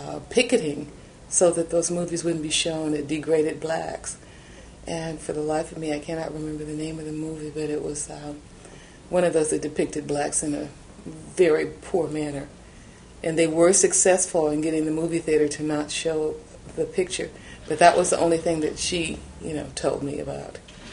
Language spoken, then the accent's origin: English; Los Angeles, California, United States; I grew up right here in Los Angeles, California. I'm native born. I didn't leave Los Angeles until my first year of teaching, which was in 1967.